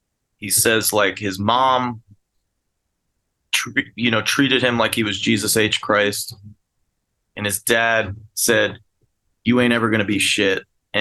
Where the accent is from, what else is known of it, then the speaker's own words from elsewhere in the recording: New Jersey, United States; And look, I grew up in New Jersey, mm-hmm. and there's a certain culture where I grew up that is an underdog culture, right? Like, everybody makes fun of New Jersey.